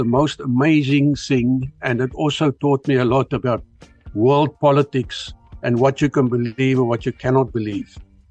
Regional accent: South Africa; being a South African farm kid, how the hell are you going to end up in Russia?

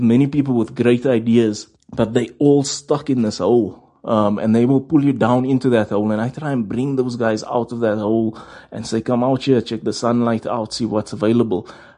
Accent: Johannesburg, Gauteng, South Africa; In Rivoli, in Johannesburg.

